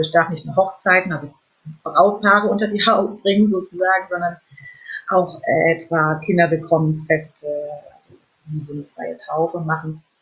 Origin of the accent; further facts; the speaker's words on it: Fulda, Hesse, Germany; ganz liebe Grüße in meine alte Heimat nach Fulda.